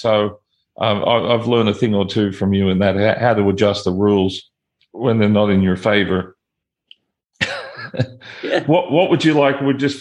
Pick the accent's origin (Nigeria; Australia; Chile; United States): Australia; I was raised in Australia